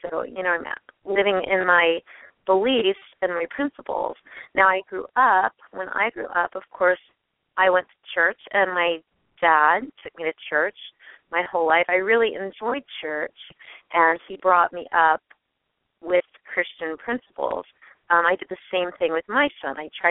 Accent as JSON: {"language": "English", "town": "Cincinnati", "region": "Ohio", "country": "United States", "said": "because I'm from Cincinnati, which is not too far away."}